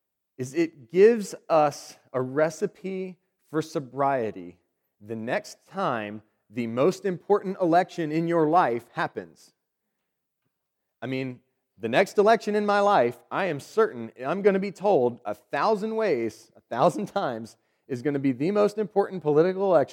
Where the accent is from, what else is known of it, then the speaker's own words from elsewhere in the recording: United States; That's hard for me as an American to imagine because I'm very good at complaining. It's in my blood.